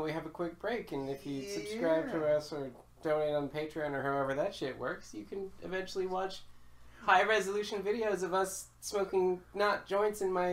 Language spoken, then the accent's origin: English; Canada; We're Canadian. Winter's coming.